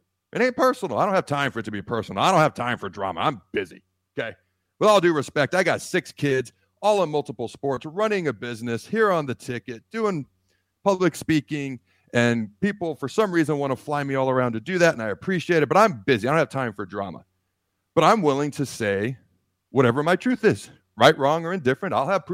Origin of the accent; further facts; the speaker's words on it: Hastings, Nebraska, United States; born there; And I was born in Hastings.